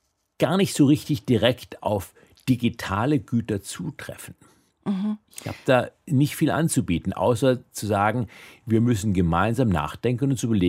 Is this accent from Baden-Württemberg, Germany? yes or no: yes; Denzlingen, Baden-Württemberg, Germany; Also ich bin in Denzlingen aufgewachsen, Engmünding aufs Gymnasium gegangen. Das waren gute Orte, um groß zu werden.